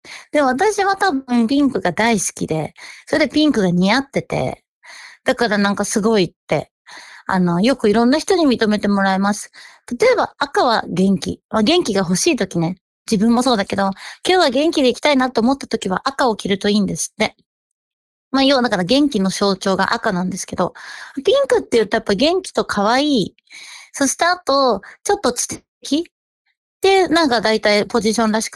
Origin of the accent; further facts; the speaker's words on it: Tokyo, Japan; ちなみに私は東京出身、東京育ちなんですけど、東京のピンクわかんないな